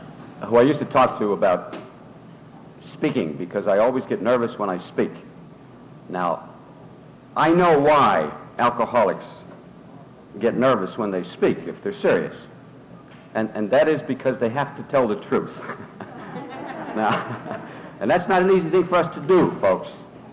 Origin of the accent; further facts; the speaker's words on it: New Jersey, United States; I'm from New Jersey. I'm a Piney. That's a Northern Cajun.